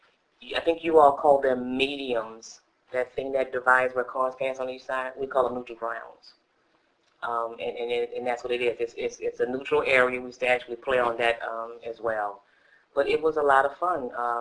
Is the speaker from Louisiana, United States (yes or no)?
yes; New Orleans, Louisiana, United States; But I was born here in New Orleans.